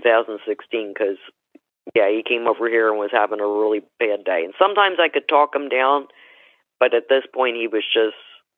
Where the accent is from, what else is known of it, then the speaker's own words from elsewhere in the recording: Maple Shade, New Jersey, United States; Well, we grew up actually in Maple Shade, New Jersey, with my mother, my father, the four of us.